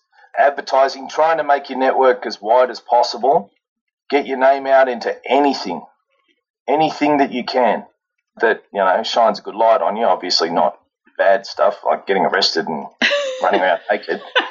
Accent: Australia; I was from Australia.

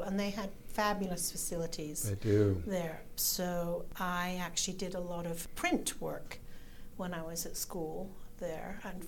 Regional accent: England, United Kingdom; now in United States; I grew up primarily in England, in Europe. Although I am an American citizen

